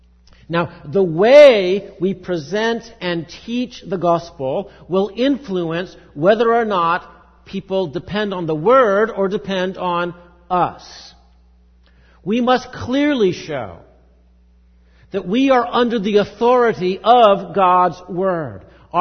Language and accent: English; United States; Don't believe me because I'm an American. Don't believe me because I'm from that powerful country.